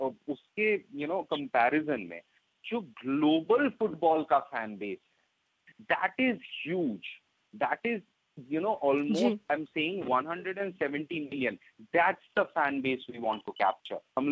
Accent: Kolkata, West Bengal, India; मैं जहाँ पे मतलब पला बड़ा हूँ कलकत्ता में

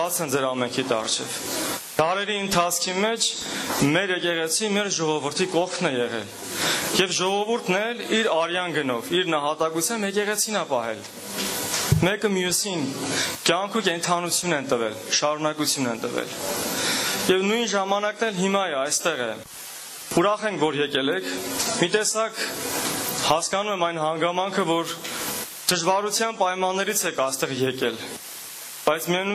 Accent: Armenia; Ես էլ Հայաստանից եմ։

